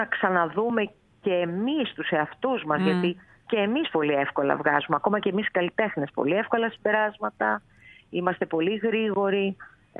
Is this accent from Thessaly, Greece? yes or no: no; Kefalonia, Ionian Islands, Greece; Είμαι και από την Κεφαλονιά.